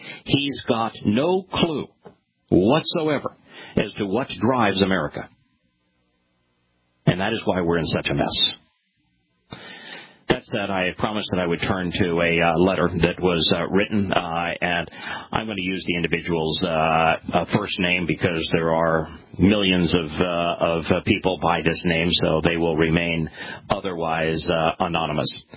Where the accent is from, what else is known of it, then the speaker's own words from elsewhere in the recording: United States; You know, I'm an American.